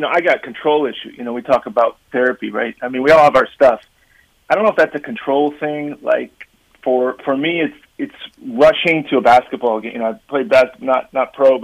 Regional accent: California, United States; But growing up in the Bay Area, you know, basketball's pretty good here, but it's not the hotbed.

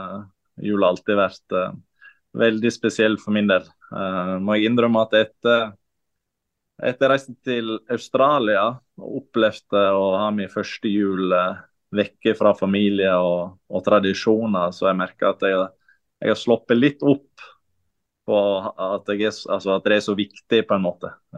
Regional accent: Kaupanger, Vestland, Norway; Jeg er fra Kaupanger, som er 10 minutter fra

